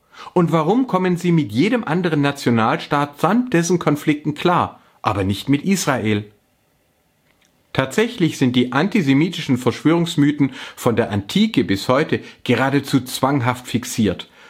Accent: Baden-Württemberg, Germany; ich bin Schwabe mit ostdeutschen Wurzeln sowie Religionswissenschaftler.

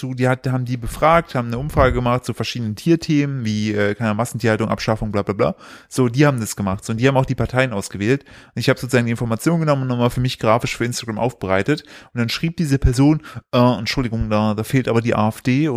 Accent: East Germany, Germany; ich komme aus dem Osten, richtig.

